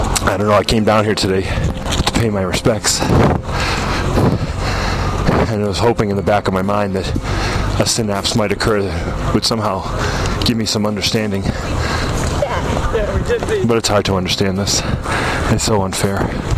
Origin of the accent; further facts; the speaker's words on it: Boston, Massachusetts, United States; I'm a Bostonian that grew up loving the Boston Celtics